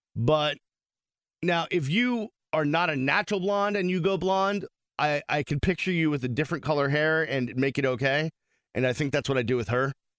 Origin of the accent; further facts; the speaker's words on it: Boston, Massachusetts, United States; Happy seeing that there's some good peaceful rallies going on in my hometown of Beantown.